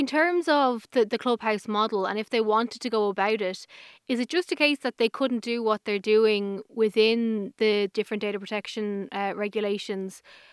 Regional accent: Ireland; As it stands today, obviously I'm an Irish citizen, I'm a European citizen.

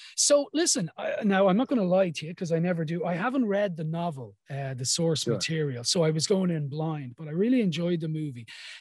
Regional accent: Dublin, Leinster, Ireland; I grew up in Dublin.

